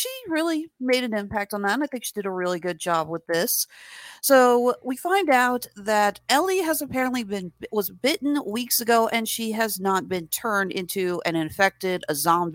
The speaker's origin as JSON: {"language": "English", "town": "Kansas City", "country": "United States", "tie": "born or raised there", "said": "We come across a vigilante group who have taken over my hometown of Kansas City."}